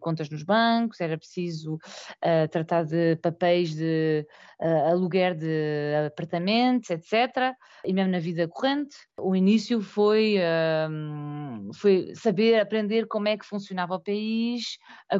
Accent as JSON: {"language": "Portuguese", "country": "Portugal", "lives_now": "France", "said": "como boa portuguesa, comecei a ver tudo em francês."}